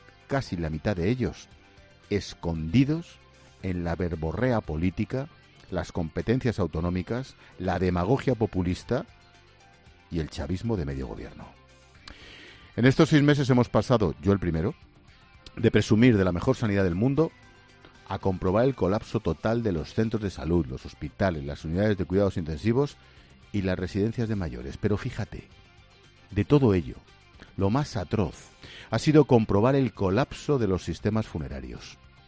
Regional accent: Spain; como españoles

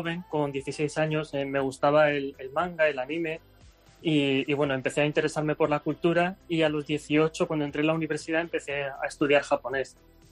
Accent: Alicante, Valencian Community, Spain; porque yo soy de Alicante

